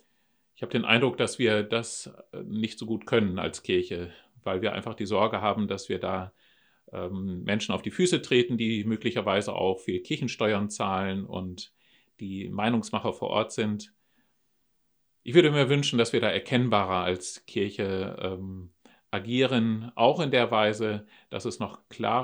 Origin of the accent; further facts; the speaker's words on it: Vechta, Lower Saxony, Germany; Als ich 2011 nach Vechta kam, bin ich in meine Heimatregion gekommen